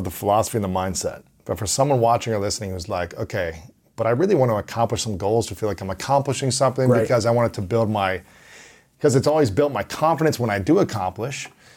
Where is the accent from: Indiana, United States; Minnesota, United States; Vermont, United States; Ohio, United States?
Ohio, United States; I mean, I'm from Ohio, so I go for LeBron.